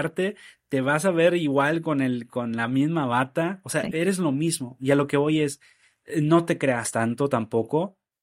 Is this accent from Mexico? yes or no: yes; Nuevo Laredo, Tamaulipas, Mexico; Hace unas semanas di una plática de mi ciudad natal, Nuevo Laredo, soy de allá